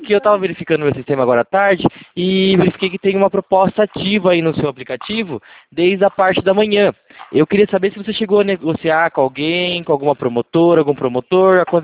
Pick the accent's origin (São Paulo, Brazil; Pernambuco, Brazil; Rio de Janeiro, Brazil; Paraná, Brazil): São Paulo, Brazil; Eu sou de São Paulo